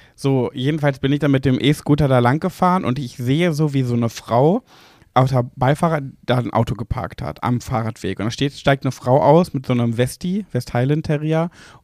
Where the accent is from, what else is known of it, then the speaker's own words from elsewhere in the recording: Braunschweig, Lower Saxony, Germany; Also in dem Fall, klar komme ich aus Braunschweig, aber aus dieser Gegend kam ich halt nicht, so meinte ich das.